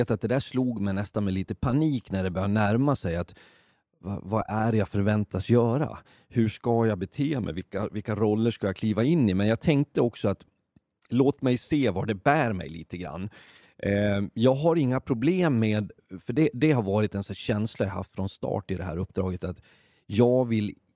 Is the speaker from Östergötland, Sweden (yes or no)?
no; Leksand, Dalarna County, Sweden; så var jag på några matcher i Leksand där jag kommer ifrån